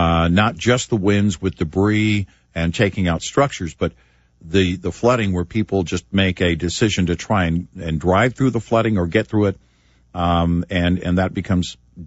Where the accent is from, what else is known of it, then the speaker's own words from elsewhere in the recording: Tornado Alley, United States; Knowing and growing up in Tornado Alley, you understand that often there is little to no warning for those tornadoes